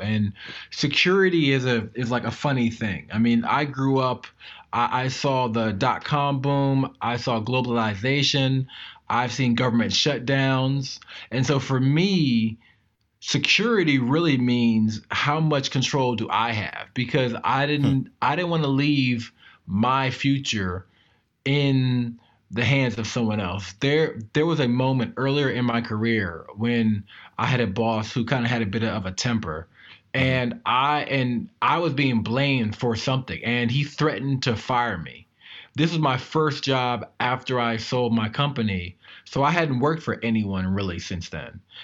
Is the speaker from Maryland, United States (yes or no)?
yes; Maryland, United States; I am from Maryland, and I was recruited at a super young age, at 17, to build top secret computer programs for the Department of Defense.